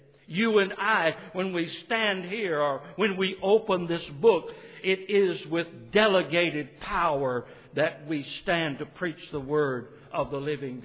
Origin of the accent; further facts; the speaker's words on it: Boca Chica, Mississippi, United States; For instance, where I grew up over in Boca Chica, Mississippi, we talked about a man being a man of his word.